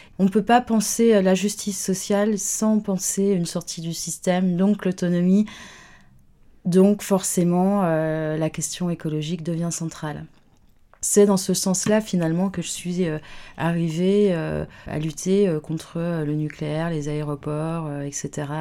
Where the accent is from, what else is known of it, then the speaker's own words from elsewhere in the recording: Grand Est, France; je viens de Lorraine. En fait, moi je viens d'ici